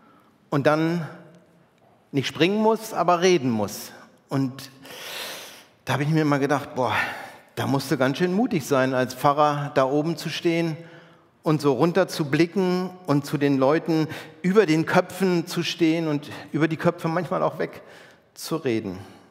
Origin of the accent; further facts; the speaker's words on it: Bergen, Lower Saxony, Germany; Ich bin in Bergen aufgewachsen, 80 Kilometer nördlich von hier. Und ich bin in der evangelisch-lutherischen St. Lamberti-Gemeinde getauft als Kind und konfirmiert worden.